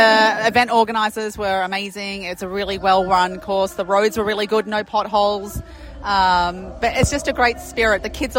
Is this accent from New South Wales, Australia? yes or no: yes; Byron Bay, New South Wales, Australia; now in Singapore; I'm from Byron Bay in Australia.